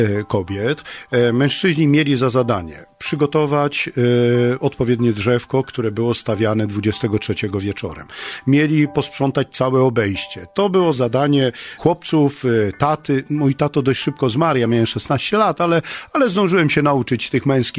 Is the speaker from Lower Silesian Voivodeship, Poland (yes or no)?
yes; Lower Silesian Voivodeship, Poland; Ja wychowałem się na niedużej wiosce na Dolnym Śląsku, gdzie były kultywowane tradycje podhalańsko-rzeszowskie, bo stamtąd pochodzą moi rodzice. Pochodzę z takiej bardzo tradycyjnej rodziny.